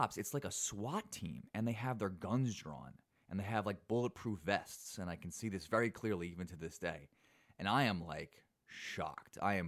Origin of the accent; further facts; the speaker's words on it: Hillsborough, New Jersey, United States; at Hillsborough High School where I grew up in New Jersey